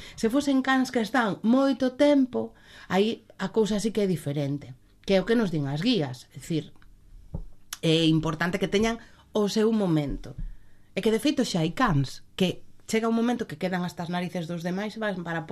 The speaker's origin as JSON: {"language": "Galician", "town": "Ferrol", "region": "Galicia", "country": "Spain", "said": "eu son de Caranza, son de aquí"}